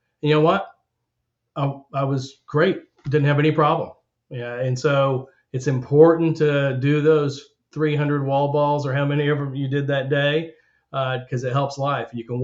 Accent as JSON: {"language": "English", "town": "Oklahoma City", "region": "Oklahoma", "country": "United States", "tie": "born or raised there", "said": "So I grew up in Oklahoma City. I grew up in a suburb that has an Air Force base in it, Tinker Air Force Base."}